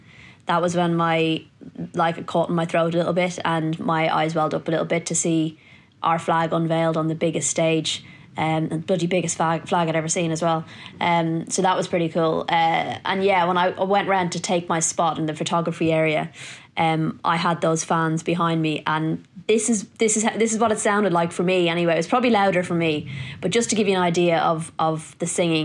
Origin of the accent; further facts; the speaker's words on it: Ireland; I tell you, as an Irish person, your reaction is obviously